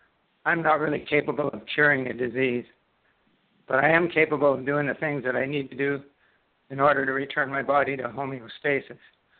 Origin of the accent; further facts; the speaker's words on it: Canada; Well, I'm a Canadian. I live in Canada. I actually live on Manitoulin Island. I've lived here for a little over a year. Before that, I lived in southern Ontario.